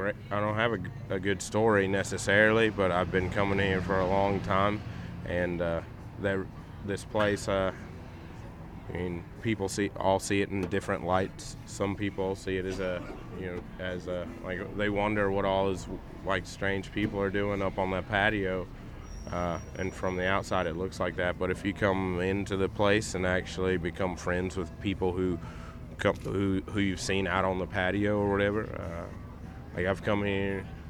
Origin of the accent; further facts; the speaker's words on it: Raleigh, North Carolina, United States; I'm 32 years old now. I'm from West Raleigh, I spent a lot of time in West Raleigh before I left home